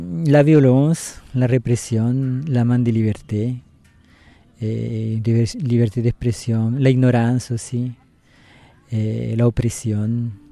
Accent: north, Chile; French is a second language; now in France; c'est mon nom de naissance. Je viens effectivement du Chili. Je viens du nord du Chili, des plateaux et del désert de Atacama, l'altiplano du Chili.

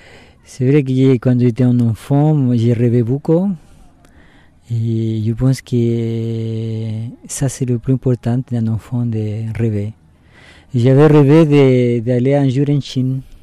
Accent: north, Chile; French is a second language; now in France; c'est mon nom de naissance. Je viens effectivement du Chili. Je viens du nord du Chili, des plateaux et del désert de Atacama, l'altiplano du Chili.

